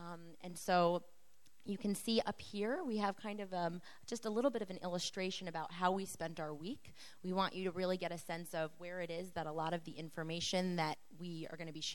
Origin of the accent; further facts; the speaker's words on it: United States; I'm from the United States.